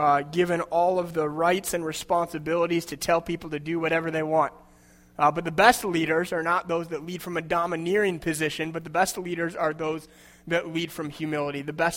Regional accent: Michigan, United States; Like Tim said, we grew up together in Michigan, attended college in Pennsylvania, and I'm honored to be here with you today in New Jersey.

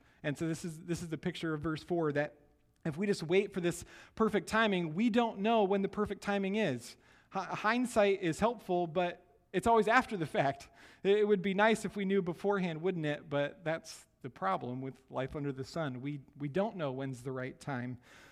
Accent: Iowa, United States; I grew up in the Midwest in Iowa, and we had tornadoes that would just, you know, kind of pop up all over.

